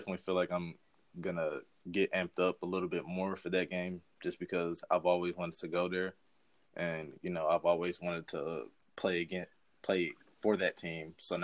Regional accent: Ohio, United States; And I'm originally from Ohio, so – being in the North and playing in the Big Ten wasn't a problem for me.

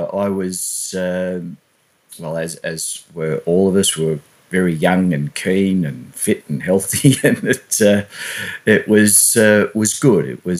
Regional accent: Mount Waverley, Victoria, Australia; Where I grew up in Mount Waverley in Victoria

